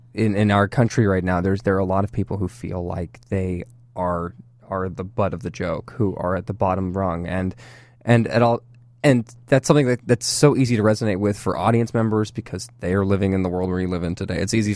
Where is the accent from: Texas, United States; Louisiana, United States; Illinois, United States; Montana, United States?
Texas, United States; Dallas; Yeah, I am from Dallas.